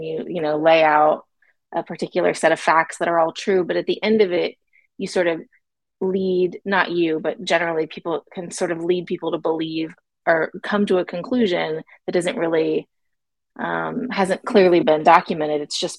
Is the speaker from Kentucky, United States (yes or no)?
no; Florida, United States; I'm from Florida.